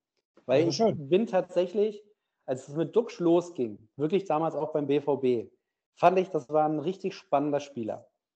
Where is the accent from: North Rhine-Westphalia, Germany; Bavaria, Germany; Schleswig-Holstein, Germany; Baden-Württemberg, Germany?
North Rhine-Westphalia, Germany; mit dem konnte man sich als Ruhrpottler ganz gut identifizieren.